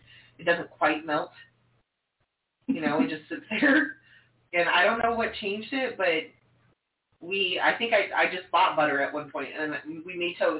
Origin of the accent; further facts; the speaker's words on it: Oklahoma, United States; I'm from Oklahoma.